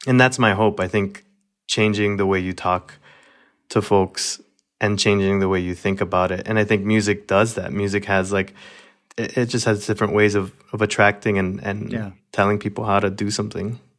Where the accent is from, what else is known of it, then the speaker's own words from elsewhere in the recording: Florida, United States; And I grew up in South Florida, and the oranges were everywhere when I was growing up